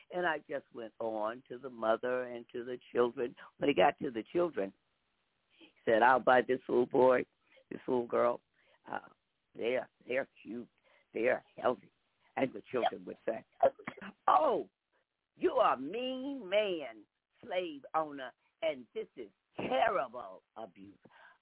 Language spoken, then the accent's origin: English; the South, United States; accent: southern; I don't even think I can pronounce that with my southern accent.